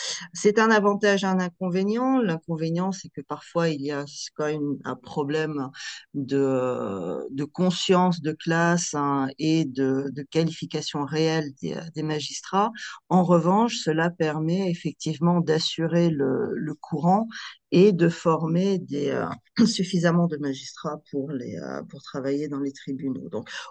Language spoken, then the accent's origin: French; France; now in Moscow, Russia; Personne n'a cessé de m'adresser la parole parce que je suis française